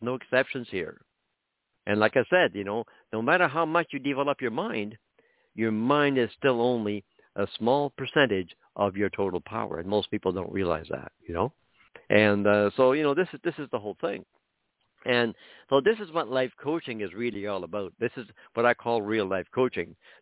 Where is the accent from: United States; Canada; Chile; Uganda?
Canada; I'm Canadian, so let's use hockey, okay?